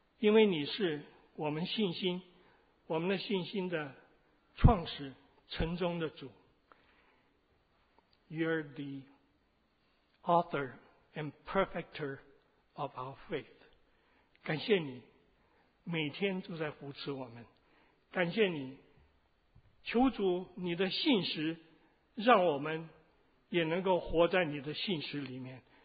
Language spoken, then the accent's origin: Chinese; Chaozhou, Guangdong, China; also born or lived in Taiwan / United States; 我是潮州人，我生在心灵，因为跟日本鬼子打仗啊